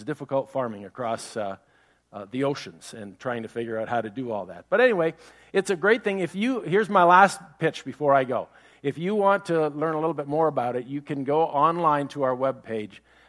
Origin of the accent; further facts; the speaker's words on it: Ontario, Canada; now in United States; we're from Canada originally, grew up in southern Ontario, and moved to the United States in 1987.